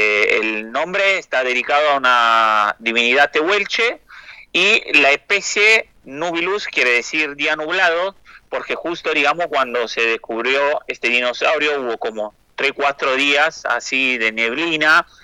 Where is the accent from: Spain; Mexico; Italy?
Italy; Spanish is a second language; moved away as an adult; now in Argentina; yo llegué acá en el 2015 para hacer la tesis doctoral, yo soy italiano, no soy argentino